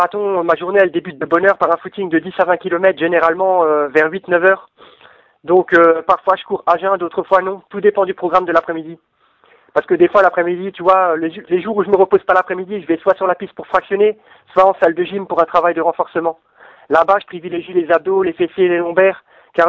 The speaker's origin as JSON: {"language": "French", "region": "Grand Est", "country": "France", "said": "j'ai commencé avec les championnats départementaux de cross chez moi en Alsace en janvier 1998."}